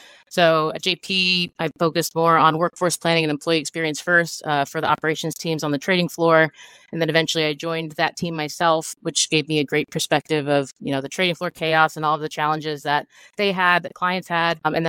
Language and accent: English; Westerville, Ohio, United States; now in New York, United States; So, yeah, I'm mostly from Ohio. I grew up in Westerville, which is a suburb outside of Columbus. And I've been living in New York for a very long time, 15 plus years.